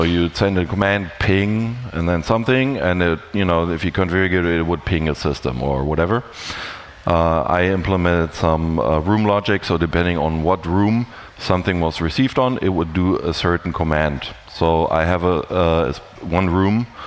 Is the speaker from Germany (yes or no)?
yes; Germany; English is a second language; also born or lived in United States; I'm from Germany, and I've spent some time in the US, if you can tell from the accent.